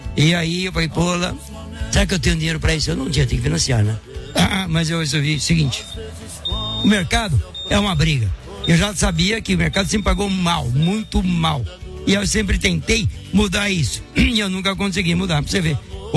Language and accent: Portuguese; São Paulo, Brazil; É que São Paulo, sou de São Paulo.